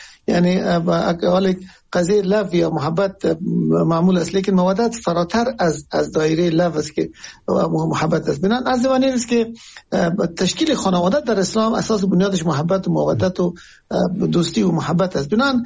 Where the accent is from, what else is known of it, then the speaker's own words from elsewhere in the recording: Afghanistan; ما همه از افغانستان هستیم